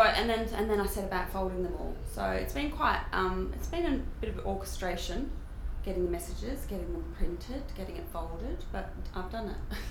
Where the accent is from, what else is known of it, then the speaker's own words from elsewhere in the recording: Australia; now in London, United Kingdom; I'm 38, and I'm Australian, but I live in London.